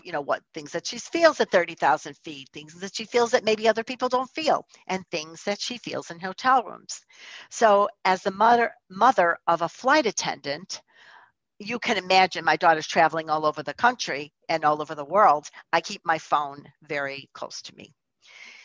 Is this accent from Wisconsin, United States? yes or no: no; Chicago, Illinois, United States; also born or lived in Orlando; So as you may or may not know, I'm born and raised in Chicago, but for 2.5 years, I lived in Orlando.